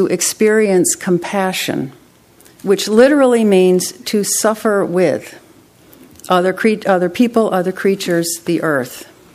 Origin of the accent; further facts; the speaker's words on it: Conway, New Hampshire, United States; I grew up in Conway, the village of Conway, not North Conway. Our house was at the Four Corners, the site of the one stoplight on Route 16.